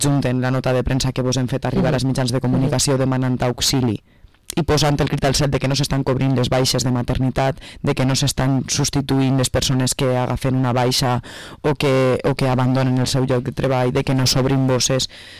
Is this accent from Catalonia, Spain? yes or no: no; Vila-real, Valencian Community, Spain; perquè és d'on soc ciutadana i a més estic ara posada en política, doncs és Vila-real